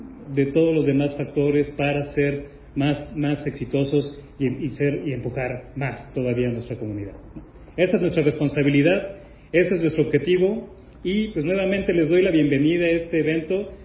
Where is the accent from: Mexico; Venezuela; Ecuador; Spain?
Mexico; Puebla; now in Chihuahua, Mexico; Yo no soy de Chihuahua, soy de Puebla. En Puebla no existe una comunidad como esta.